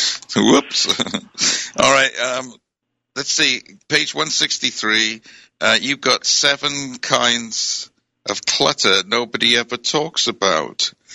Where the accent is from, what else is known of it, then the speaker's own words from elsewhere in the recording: Wales, United Kingdom; I grew up in Wales